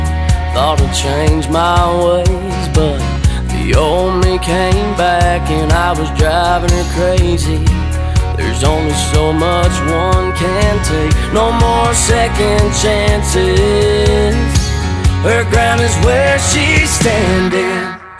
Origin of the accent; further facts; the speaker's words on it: Guthrie, Kentucky, United States; now in Jasper, United States; I live in Jasper, Tennessee now. I'm from Guthrie, Kentucky, but I've lived down in Jasper since August of 2019.